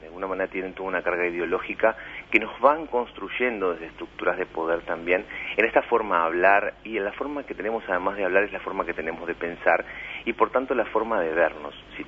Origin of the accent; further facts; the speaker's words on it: Uruguay; no solo como uruguayos y uruguayas